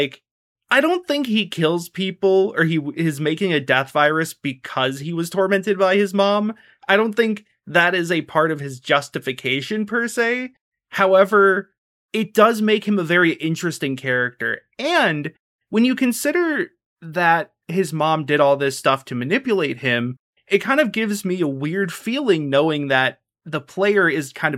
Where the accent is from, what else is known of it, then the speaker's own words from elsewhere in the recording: United States; I'm an American. I've, you know, lived in situations where that's, you know, the most affordable thing.